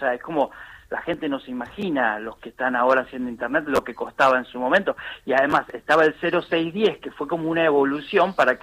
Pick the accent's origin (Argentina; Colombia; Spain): Argentina; Buenos Aires; Soy de Buenos Aires, vivo en San Vicente, o sea, me alejé un poco de la ciudad, pero bueno, ahora en este mismo momento estoy en Buenos Aires.